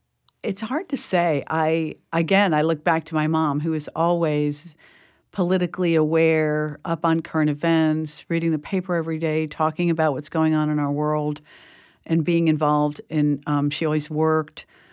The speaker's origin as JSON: {"language": "English", "town": "Fort Lauderdale", "region": "Florida", "country": "United States", "tie": "born or raised there", "said": "I grew up in Fort Lauderdale. I grew up here in Florida, and I went to school through high school in Fort Lauderdale, St. Thomas Aquinas High School"}